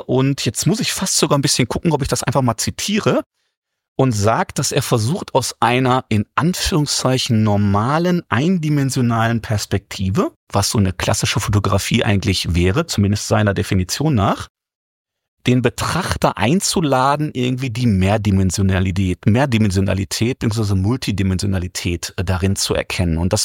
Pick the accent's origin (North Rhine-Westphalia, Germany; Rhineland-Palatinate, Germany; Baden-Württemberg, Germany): North Rhine-Westphalia, Germany; Essen; wir kommen beide aus Essen